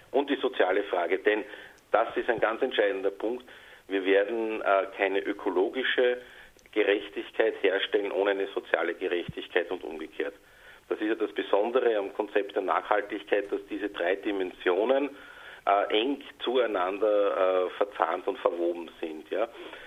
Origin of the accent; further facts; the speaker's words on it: Austria; Also man hört an meinem Akzent, dass ich aus Österreich komme